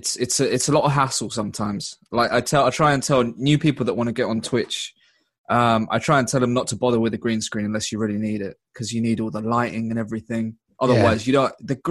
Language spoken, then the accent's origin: English; London, United Kingdom; I'm from East London